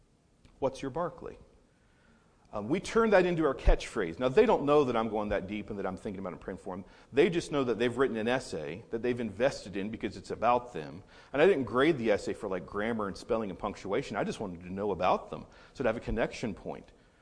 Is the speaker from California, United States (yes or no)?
no; West Virginia, United States; I grew up in West Virginia. There's no mountains in Ohio.